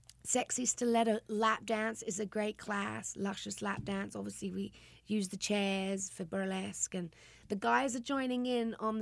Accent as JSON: {"language": "English", "region": "London", "country": "United Kingdom", "said": "Well, obviously, I'm British. I'm from England."}